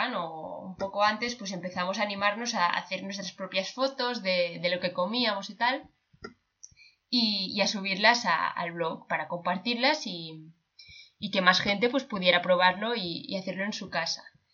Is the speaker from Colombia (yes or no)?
no; Menorca, Balearic Islands, Spain; Somos de Menorca